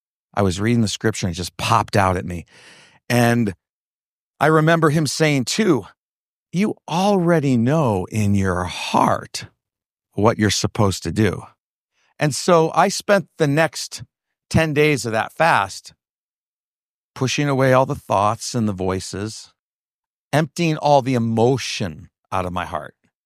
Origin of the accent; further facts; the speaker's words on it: Ohio, United States; I really have this opportunity back home in Ohio, in my hometown.